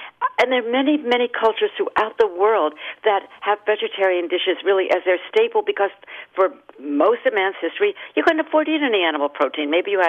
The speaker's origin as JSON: {"language": "English", "region": "Massachusetts", "country": "United States", "tie": "born or raised there", "said": "I was very pleased to see there was nobody from my home state of Massachusetts on that list."}